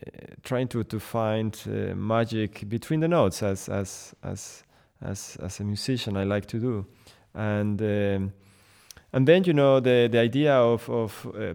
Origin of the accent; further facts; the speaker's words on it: Spain; English is a second language; moved away as an adult; now in New York City, United States; I decided, well, I'm from Spain. I've lived in New York City for the last 15 years. I play the Spanish guitar